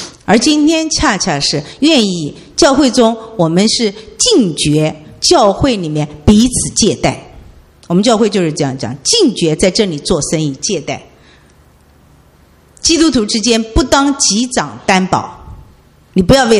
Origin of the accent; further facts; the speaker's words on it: Shanghai, China; 我不知道中国人是这个特性，我们上海人更是这个特性。